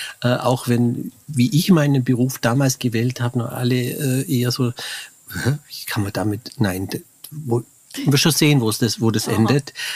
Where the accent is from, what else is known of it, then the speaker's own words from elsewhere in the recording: Memmingen, Bavaria, Germany; Ich komme aus Memmingen, also da war noch Entdeckungsraum auch in der Siedlung.